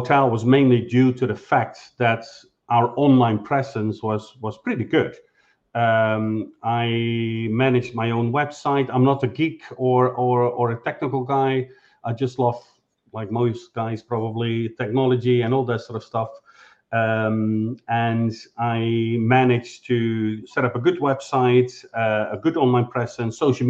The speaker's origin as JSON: {"language": "English", "country": "Netherlands", "said": "But I'm from Holland originally."}